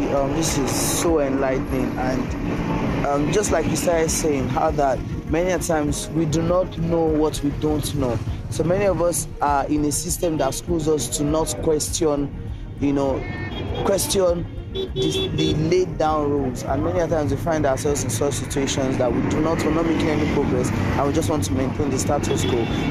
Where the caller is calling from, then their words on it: Nigeria; I'm tuning in from Nigeria. … from Nigeria.